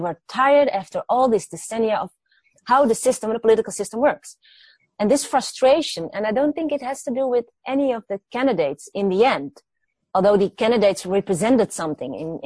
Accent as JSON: {"language": "English", "country": "Netherlands", "second_language": "English", "said": "I came from the Netherlands and I know politics in the Netherlands"}